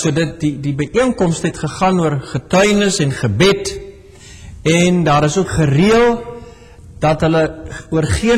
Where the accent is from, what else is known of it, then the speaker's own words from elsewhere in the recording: Northern Cape, South Africa; toe ek 17 jaar oud was, ons het op 'n klein dorpie gebly, in wat ons noem die Noordwes-Kaap, die noordweste van Kaapland, naby die Kalahari.